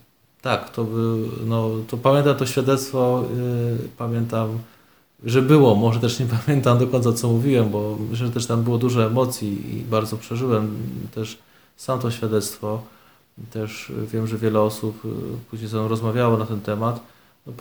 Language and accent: Polish; Teresin, Masovian Voivodeship, Poland; born there; gdzie się urodziłem się w Teresinie, więc parafia Niepokalanów, więc styczność z franciszkanami miałem od zawsze